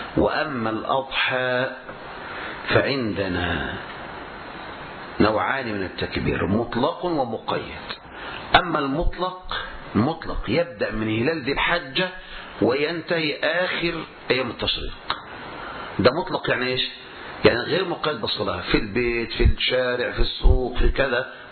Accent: Egypt; لكن عندنا في مصر والبلاد الأخرى، يأتون ببعض الناس يؤجرونهم فيقرون حول المقبرة

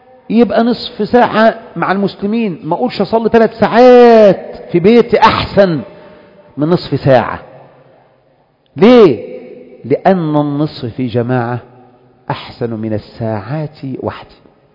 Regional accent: Egypt; now in Saudi Arabia; انا بقى مصري

